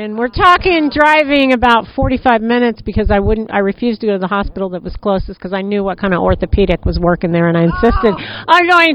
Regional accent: Kansas, United States; I started on a Shetland pony, and I'm from Kansas, and we just would jump on a bareback and ride.

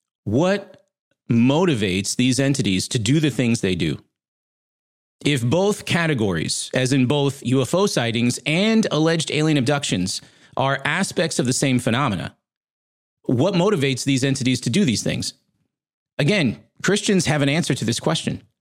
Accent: Las Vegas, Nevada, United States; And by the way, I grew up in Las Vegas.

